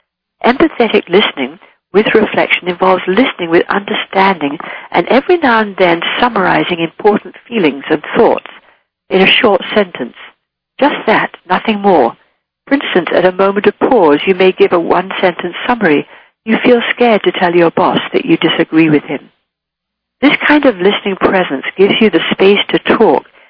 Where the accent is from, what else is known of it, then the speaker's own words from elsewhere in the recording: England, United Kingdom; accent: English; recognize my English accent, oh, I hate England and I don't like the English.